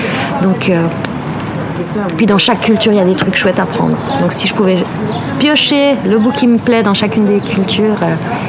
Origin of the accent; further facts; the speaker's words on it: Italy; now in France; Je suis italienne, mais j'ai vécu ici, j'ai vécu en France.